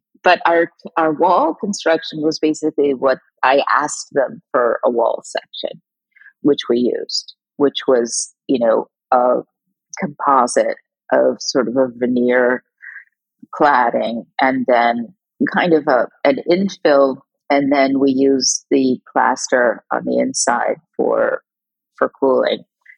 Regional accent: East Coast, United States; I mean, I grew up on the East Coast. We didn't have any air conditioning.

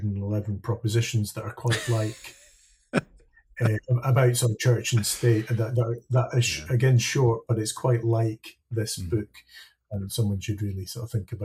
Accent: Edinburgh, Scotland, United Kingdom; I'm originally from Edinburgh

